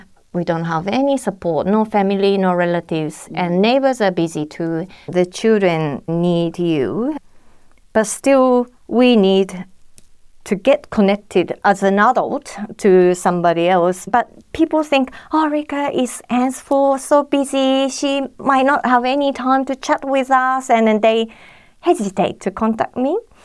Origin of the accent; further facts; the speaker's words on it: Japan; English is a second language; moved away as an adult; now in Australia; I'm from Japan, and in 2002, I came here as a student. And after studying and working in Adelaide for 6 years, I went back to Japan to live again. Then got married in 2010 and got pregnant, came back to Australia